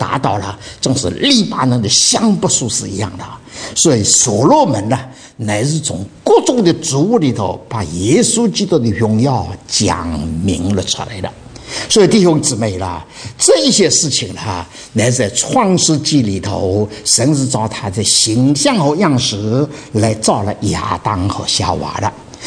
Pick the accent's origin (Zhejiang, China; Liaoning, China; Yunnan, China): Zhejiang, China; Dinghai; 我是在定海长大的了。